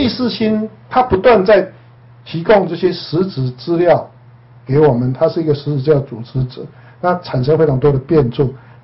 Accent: China; 身为中国人，我们就有中国味啊

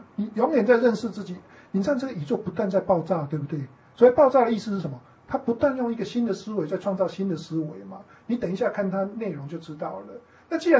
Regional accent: Taiwan; accent: Taiwanese Mandarin; 你捏我打我杀我都一样是讲台湾国语啊

